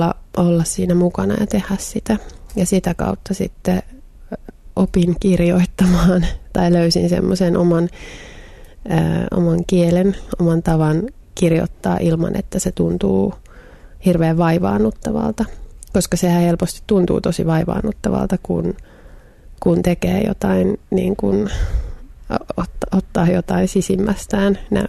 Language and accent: Finnish; Mäntsälä, Uusimaa, Finland; Mä oon maalta. Mä oon syntynyt Porvoossa ja kasvanut sitten Mäntsälässä. Elänyt Mäntsälässä koko lapsuuteni ja nuoruuteni aika suht landella, mutta ei nyt missään maatilalla kuitenkaan.